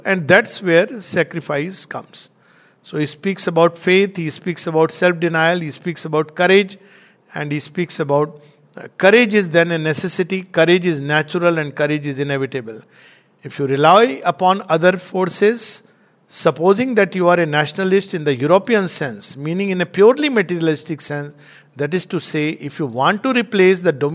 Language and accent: English; India; So it's not an egoistic nationalism that I am an Indian, I'll naturally think of India.